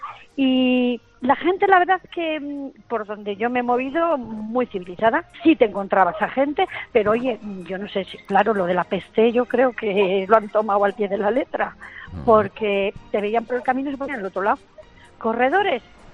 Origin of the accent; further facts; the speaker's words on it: Pedrajas, Castile and León, Spain; Yo soy de un pueblo de Pedrajas, soy de Valladolid, un pueblito de Valladolid de menos de 5.000 habitantes.